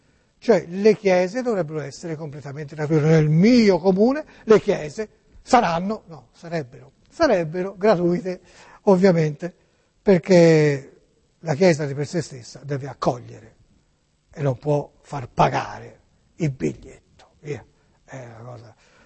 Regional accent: Florence, Tuscany, Italy; Perché io sono di Firenze.

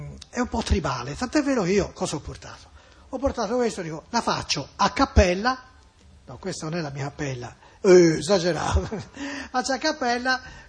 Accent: Florence, Tuscany, Italy; perché noi siamo fiorentini e queste parole insomma e le si sanno, no?

